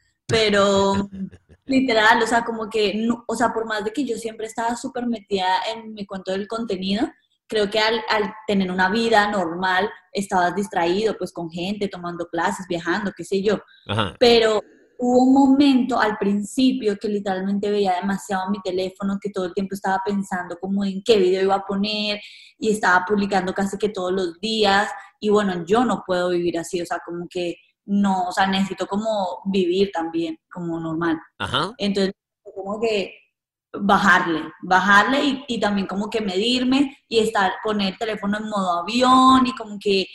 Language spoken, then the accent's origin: Spanish; Cali, Valle del Cauca, Colombia; Porque es de Cali, o sea, porque somos